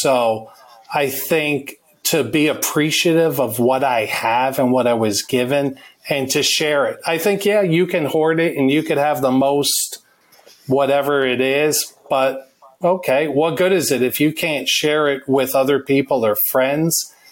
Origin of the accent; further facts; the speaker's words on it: New York, United States; And, short story, we grew up in New York, right north of the city.